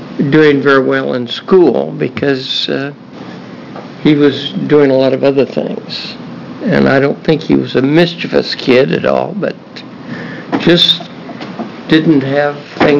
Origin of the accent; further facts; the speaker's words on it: Corvallis, Oregon, United States; I'm from Corvallis, and my cadet is from Corvallis.